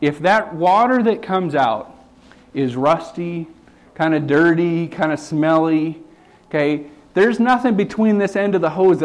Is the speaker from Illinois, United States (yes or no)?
no; Wyoming, United States; And I was like, no, I'm from Wyoming.